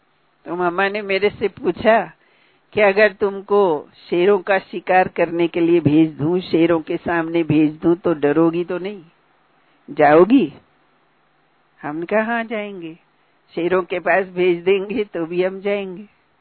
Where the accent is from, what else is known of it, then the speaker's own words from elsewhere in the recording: Punjab, India; जैसे हम तो पंजाब से हैं वैसे